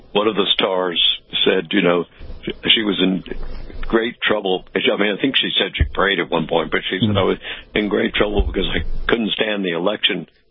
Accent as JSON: {"language": "English", "town": "Hollywood", "region": "California", "country": "United States", "tie": "born or raised there", "said": "But I grew up in Hollywood. My father starred in a movie in 1926"}